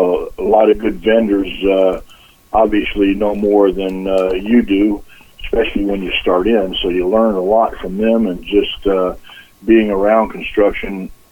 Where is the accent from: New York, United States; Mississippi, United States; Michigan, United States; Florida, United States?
Florida, United States; also born or lived in Georgia; now in Chicago, United States; Well, obviously … I was born in Georgia, raised in Florida. I came up here into the Chicago area about 1968.